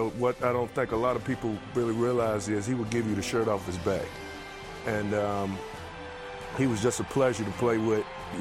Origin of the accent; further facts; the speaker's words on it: Paterson, New Jersey, United States; born there; I was born in Patterson, so I was coming back home.